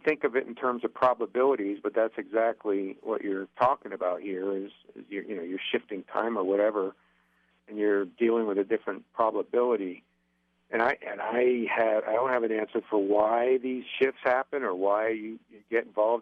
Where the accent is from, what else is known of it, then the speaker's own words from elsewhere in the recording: Northeast, United States; And I say draw, and I don't say drawer because I'm from Northeast, and I've been told that.